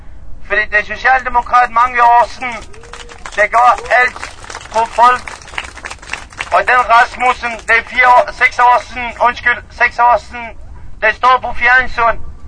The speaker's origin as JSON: {"language": "Danish", "region": "Kurdistan", "country": "Iran", "second_language": "Danish", "lives_now": "Denmark", "said": "Jeg kommer fra Kurdistan i Iran."}